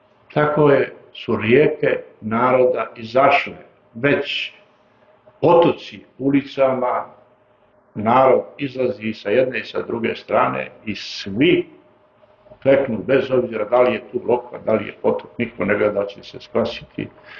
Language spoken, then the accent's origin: Serbian; Nikšić, Nikšić Municipality, Montenegro; Ja kao Nikšićanin malo bi je bilo žao